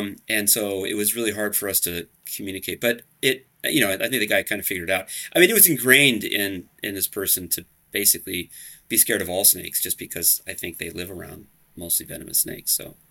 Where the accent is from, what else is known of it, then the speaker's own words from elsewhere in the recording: Portland, Oregon, United States; My parents, growing up in Portland, Oregon, my parents had somehow got connected with a refugee community